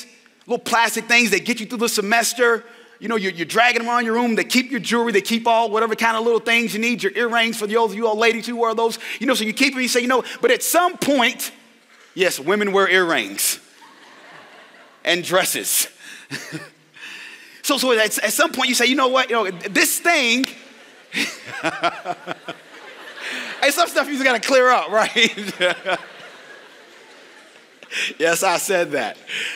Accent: Louisville, Kentucky, United States; We're from Louisville. We grew up in the same area. And surprisingly enough, we grew up a couple of blocks from each other.

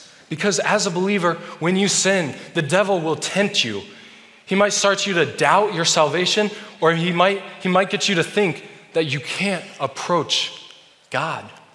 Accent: Germany; Well, I grew up in Germany.

